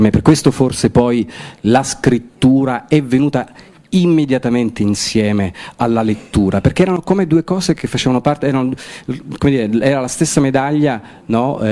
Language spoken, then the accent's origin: Italian; Palermo, Sicily, Italy; moved away as an adult; now in Rome, Italy; io quando sono partito da Palermo a Roma, c'avevo in valigia due libri, ma veramente due.